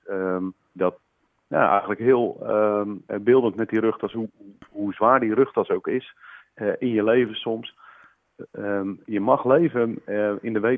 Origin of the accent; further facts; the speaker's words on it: Hefshuizen, Groningen, Netherlands; born there; Maar hij is ooit begonnen in Hefshuizen, waar ik ben geboren.